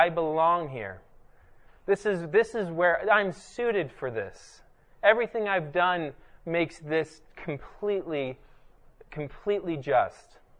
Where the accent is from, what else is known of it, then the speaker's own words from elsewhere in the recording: Germany; I grew up in Germany. I did not know my extended family well at all.